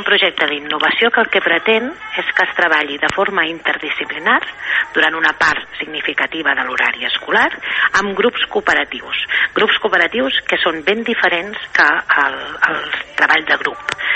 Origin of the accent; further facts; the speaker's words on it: Calella, Catalonia, Spain; Jo sóc de Calella de sempre